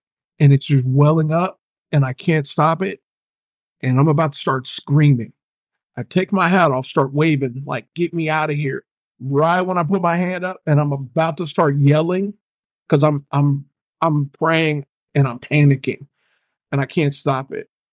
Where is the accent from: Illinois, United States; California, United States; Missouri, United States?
California, United States; I grew up in California.